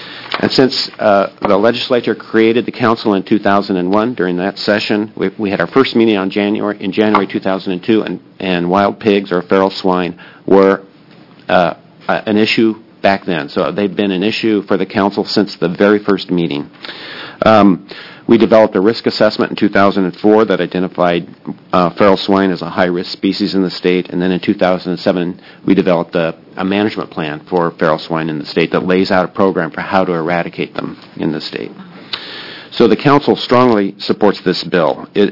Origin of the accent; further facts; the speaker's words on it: Iowa, United States; now in Oregon, United States; I grew up in the Midwest on a hog farm in Iowa.